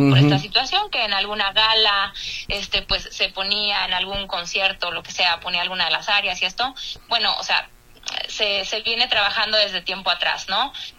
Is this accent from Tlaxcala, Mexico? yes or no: no; Guadalajara, Jalisco, Mexico; Así es, yo soy de aquí, yo soy jalisquilla, como dicen.